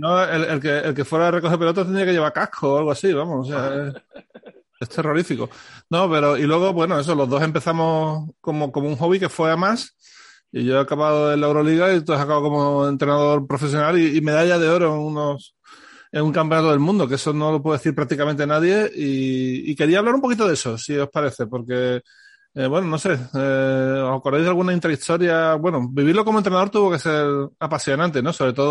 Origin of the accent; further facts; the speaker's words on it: Seville, Andalusia, Spain; Los dos somos sevillanos, sí.